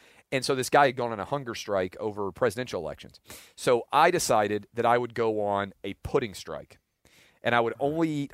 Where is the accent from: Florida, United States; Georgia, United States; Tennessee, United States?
Tennessee, United States; Nashville; I'm born and raised in Nashville